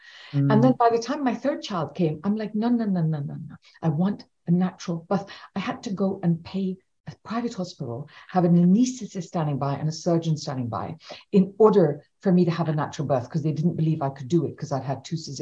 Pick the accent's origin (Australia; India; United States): India; I'm Indian.